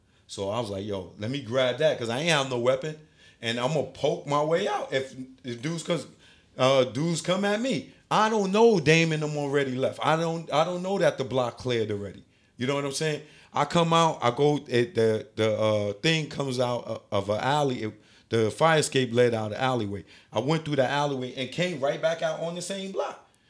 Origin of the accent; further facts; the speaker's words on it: Bronx, New York, United States; I'm from the Bronx. I don't know nobody in Paris.